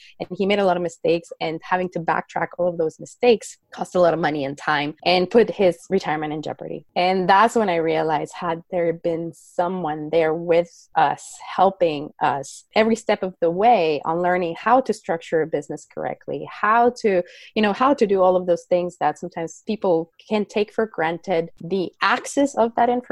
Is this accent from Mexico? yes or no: yes; northern Mexico, Mexico; moved away as an adult; now in Canada; So I am from Mexico, as you said so in my introduction. I was born in, I'm from the north of Mexico, so it borders with Texas. And I came to Canada after I finished high school. So I was 18